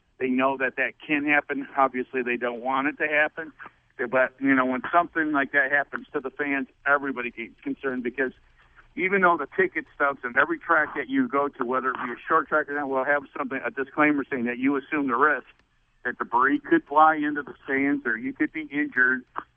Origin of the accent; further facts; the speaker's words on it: Grand Rapids, Michigan, United States; When I was a youngster growing up in Grand Rapids, I was at Berlin Raceway.